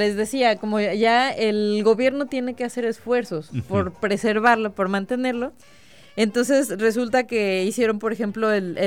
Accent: Mexico; que así somos todos los mexicanos.

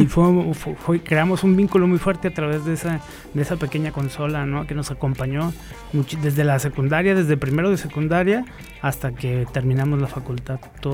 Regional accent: Mazamitla, Jalisco, Mexico; Yo me crié en Mazamitla, entonces son experiencias bien diferentes a las de la ciudad de aquí

